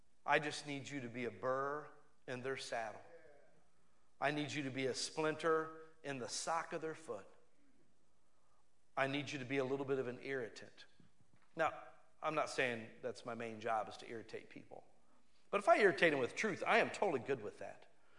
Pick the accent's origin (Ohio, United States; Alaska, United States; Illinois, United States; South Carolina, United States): Ohio, United States; Akron; I grew up in Akron, Ohio. Akron, Ohio used to be known worldwide as the rubber capital of the world.